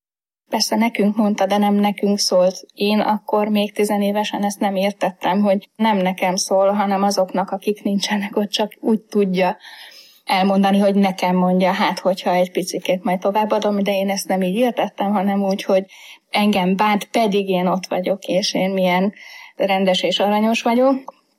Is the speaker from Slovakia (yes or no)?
no; Heves, Hungary; born there; egy hevesi kisfaluban születtem, még a szocializmus idején egy nagyon vallásos családban.